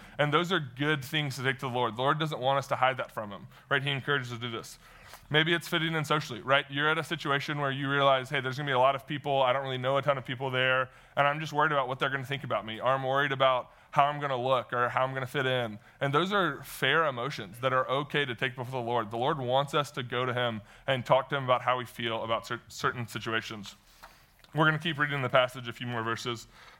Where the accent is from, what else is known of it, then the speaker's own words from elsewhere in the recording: Mississippi, United States; So this summer, my dad, I'm from Mississippi, like I said, my dad's the reason I love Mississippi State for the most part.